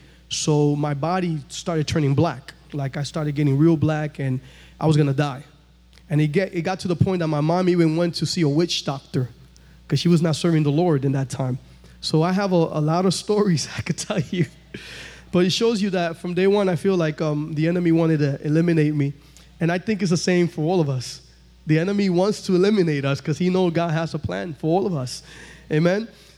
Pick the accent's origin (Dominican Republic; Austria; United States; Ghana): Dominican Republic; born there; English is a second language; I was born in the Dominican Republic.